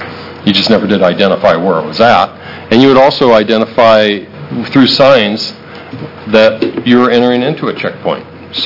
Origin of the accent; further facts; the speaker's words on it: Albany, United States; I'm back. Anyways, I'm from Albany